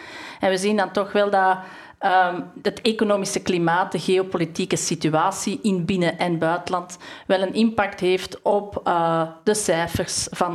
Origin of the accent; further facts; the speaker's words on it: Belgium; Dat is eigenlijk ook een van onze culturele values van als Belg zijnde.